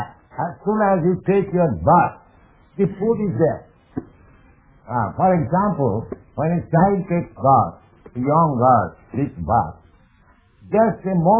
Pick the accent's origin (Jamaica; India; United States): India; You are thinking more intimate relationship with him, and because I am Indian, he may not think more and in such intimacy, because the body is the connection.